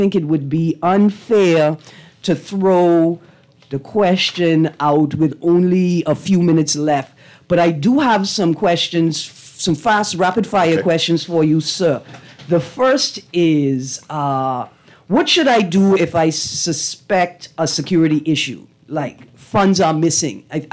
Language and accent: English; Bahamas; I'm from the Bahamas. This is a pirate town.